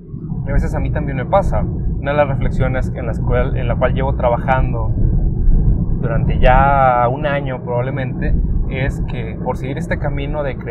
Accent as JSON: {"language": "Spanish", "country": "Mexico", "said": "pues somos México, somos la región mexicana de artistas, de creativos, de ingenieros, de cualquier cosa."}